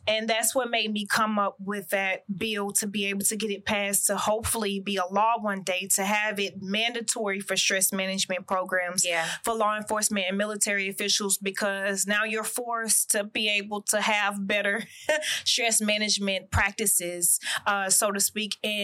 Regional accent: Houston, Texas, United States; The collection would be out July 13th, 713, since I'm from Houston.

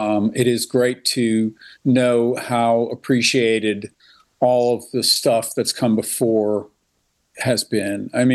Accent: Winston-Salem, North Carolina, United States; It's absolutely part of the pantheon for all of us growing up in Winston-Salem.

